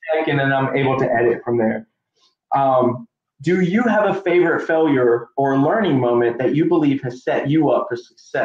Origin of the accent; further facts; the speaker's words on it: Fayetteville, United States; I'm from Fayetteville, so.